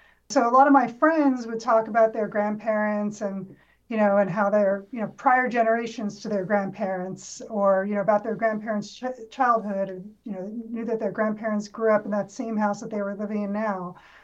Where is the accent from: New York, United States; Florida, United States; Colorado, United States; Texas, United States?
New York, United States; Brooklyn; However, I grew up in Brooklyn, New York, where Judaism is a little bit in the water, in a neighborhood.